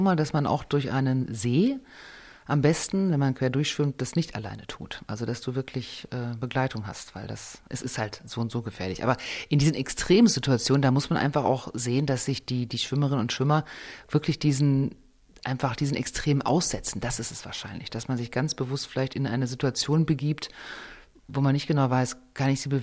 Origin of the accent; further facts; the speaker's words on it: Paderborn, North Rhine-Westphalia, Germany; Der kommt also auch da weg, wo ich herkomme und so.